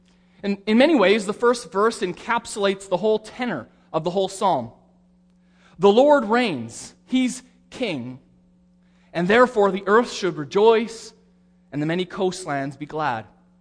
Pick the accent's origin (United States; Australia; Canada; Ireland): Canada; Because as a Canadian, when Charles was proclaimed king, he became, if only symbolically, my king.